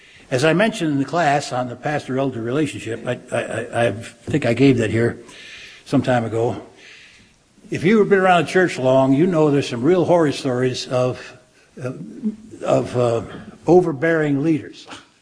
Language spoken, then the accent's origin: English; Australia; now in Chicago, United States; I said, I came from Australia.